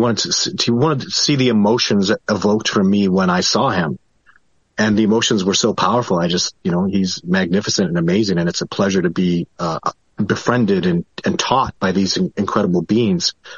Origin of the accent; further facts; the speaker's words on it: Canada; I'm Canadian, man.